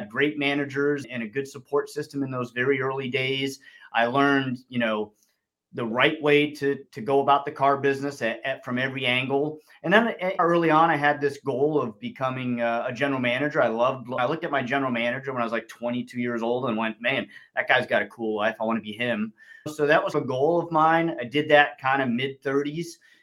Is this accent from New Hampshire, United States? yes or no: yes; New Hampshire, United States; I grew up pretty conservative in New Hampshire with very conservative parents.